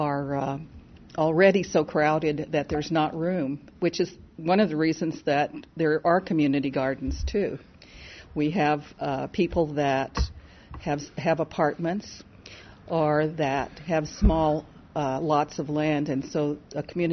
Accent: Texas, United States; born there; I was born in Texas, and one of my grandmothers lived on a farm and had this fabulous, fabulous vegetable garden.

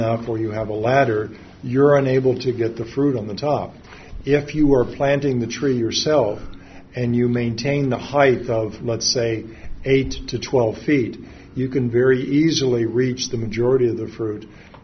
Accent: Midwest, United States; moved away; I grew up in the Midwest and was in a military family. So I learned a lot about different cultures and different fruits and vegetables of the world. And when I moved to Southern California in the early 70s

